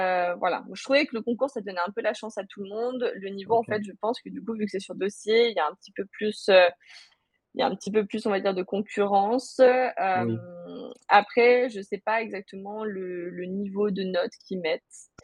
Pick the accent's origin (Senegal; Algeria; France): France; Lyon, Auvergne-Rhône-Alpes; Moi, j'étais de Lyon. J'ai été amenée à me déplacer à Montpellier pour mes études pendant 3 ans